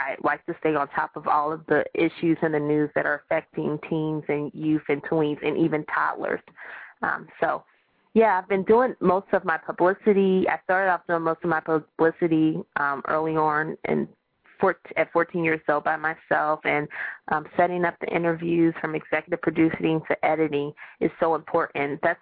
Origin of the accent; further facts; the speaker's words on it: United States; that's one of the common grounds that we had as an American youth and her as a Japanese youth.